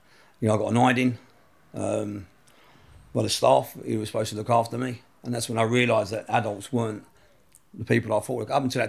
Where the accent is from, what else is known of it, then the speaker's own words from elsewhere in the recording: Camden Town, London, United Kingdom; Yeah, I'm from Camden Town. I come from a single parent family.